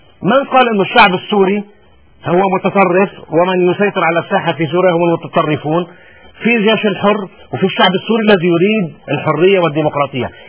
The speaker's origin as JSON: {"language": "Arabic", "country": "Lebanon", "said": "كلنا بنعرف كلبنانيين العبث اللي عملوا بلبنان"}